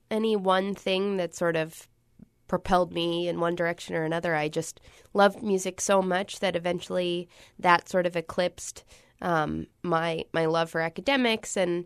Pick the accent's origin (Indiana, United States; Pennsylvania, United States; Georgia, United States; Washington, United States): Pennsylvania, United States; Philadelphia; I mean, they're my hometown band, and I grew up idolizing so many of them